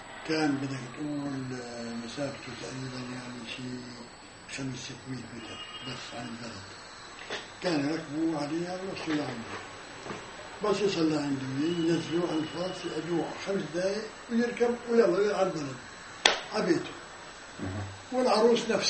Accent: Syria; والله مرة اجتنا عبائي احنا من سوريا

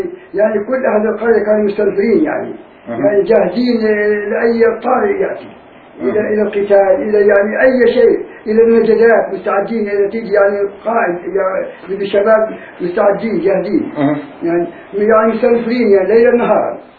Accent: Palestine; moved away; هو احتلالها لما طلعوا احتلوا عليهم، رحنا طلعنا من فلسطين سنة 1948 في شهر 14 أيام 14 أيام.

